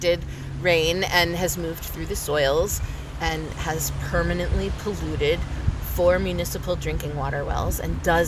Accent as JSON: {"language": "English", "town": "Westfield", "region": "Massachusetts", "country": "United States", "tie": "born or raised there", "said": "I was born and raised in Westfield, here in the 413, right?"}